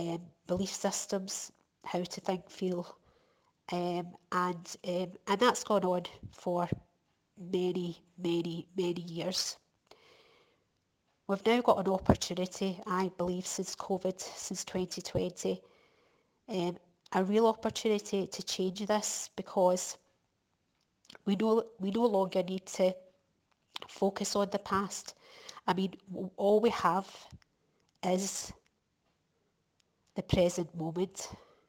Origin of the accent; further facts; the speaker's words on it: Glasgow, Scotland, United Kingdom; Born and brought up in Glasgow, to an Italian dad. A Glaswegian mum.